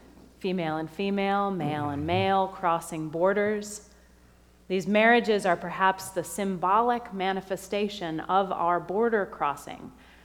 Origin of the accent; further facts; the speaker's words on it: Connecticut, United States; moved away as an adult; So after 18 years in New England, I grew up in Connecticut, I chose a college in Tennessee.